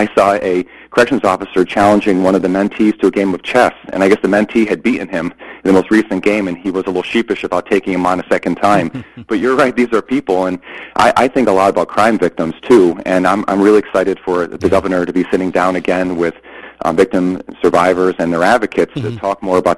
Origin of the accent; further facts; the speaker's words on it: Glastonbury, Connecticut, United States; Yeah, I grew up in Glen Glastonbury here in the state.